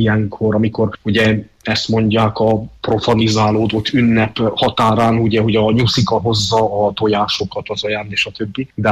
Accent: Csíkdelne, Harghita, Romania; ugyanis én Csíkdellén nevelkedtem

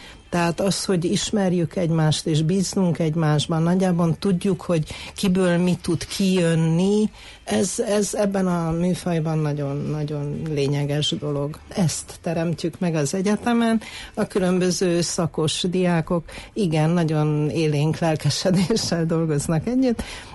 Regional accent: Cluj-Napoca, Cluj County, Romania; emlékszem az én középiskolás koromban Kolozsváron, én kolozsvári vagyok, és Kolozsváron végeztem, hát elit liceumban

